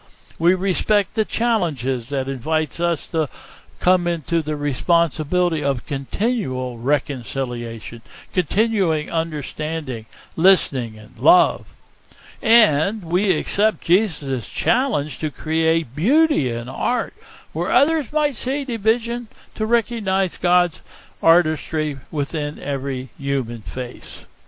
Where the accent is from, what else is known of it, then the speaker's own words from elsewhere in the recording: Pennsylvania, United States; Now, most of you know I'm from Pennsylvania.